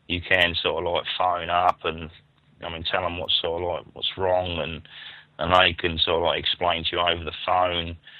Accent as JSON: {"language": "English", "town": "Worthing", "region": "South East England", "country": "United Kingdom", "said": "I come from Worthing, which is in West Sussex"}